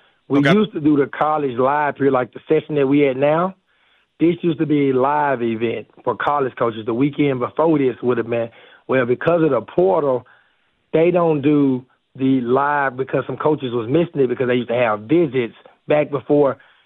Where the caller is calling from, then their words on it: Phoenix, Arizona, United States; I'm calling from Phoenix, Arizona.